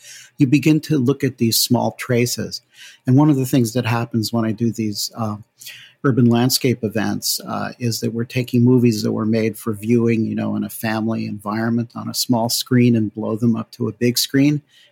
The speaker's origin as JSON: {"language": "English", "town": "New Haven", "region": "Connecticut", "country": "United States", "tie": "born or raised there", "said": "And I think the truth is that I grew up in New Haven, Connecticut."}